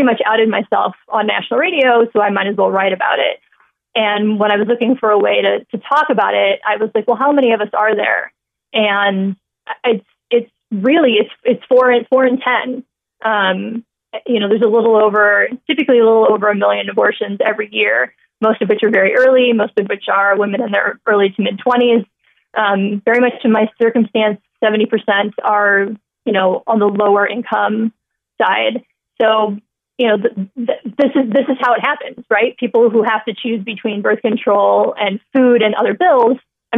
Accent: Indiana, United States; I canvassed for the president in my hometown in Indiana in 2007.

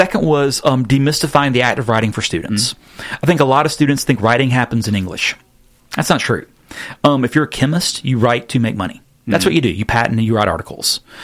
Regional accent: the South, United States; I'm tangenting, but I'm from the South. That's what we do.

